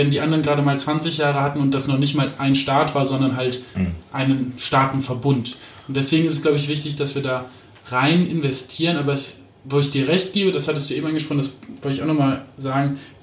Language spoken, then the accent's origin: German; Aachen, North Rhine-Westphalia, Germany; also born or lived in Hamburg; ich bin geboren in Mahl und dann irgendwie in Hamburg, aber das war so eine sehr bewegte Kindheit. Jedenfalls aufgewachsen bin ich in Aachen, also auch in Nordrhein-Westfalen.